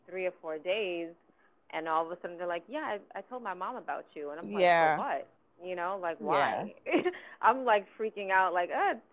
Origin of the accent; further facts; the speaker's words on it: United States; But I think just me being an American, but then me being a female and a Black American too